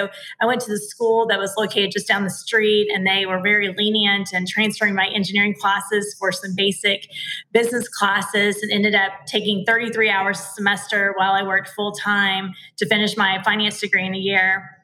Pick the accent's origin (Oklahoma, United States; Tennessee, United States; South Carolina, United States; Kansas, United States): Oklahoma, United States; So mine started, I grew up really poor in Eastern Oklahoma, and I worked at the local grocery store